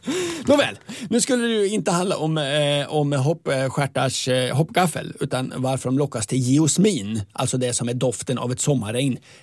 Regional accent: Linköping, Östergötland, Sweden; Jag är ju från Linköpings kommun.

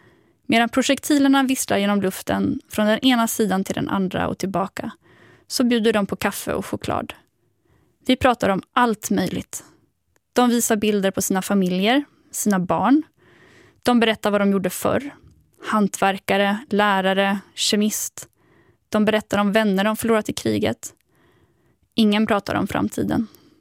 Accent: Sweden; När Igor förstår att jag är från Sverige

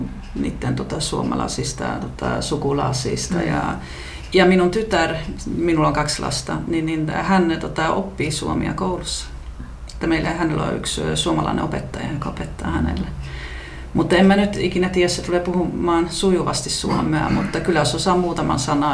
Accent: Sweden; minä olen ruotsalainen ja minä olen suomalainen, vaikka minä olen syntynyt ja kasvanut Ruotsissa. Mä olen aina tuntenut, että minä ruotsalainen ole. Ja minä sanon vieläkin, vaikka mä olen 35 jo ja mä olen asunut täällä mun koko elämäni.

